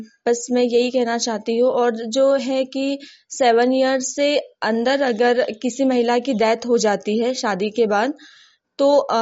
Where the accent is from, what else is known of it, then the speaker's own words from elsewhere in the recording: Betul, Madhya Pradesh, India; और मैं बैतूल से हूँ।